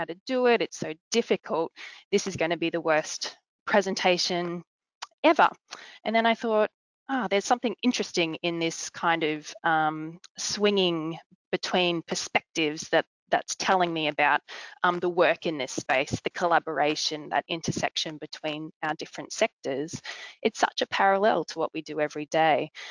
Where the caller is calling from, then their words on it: Brisbane, Queensland, Australia; I'm joining you from Brisbane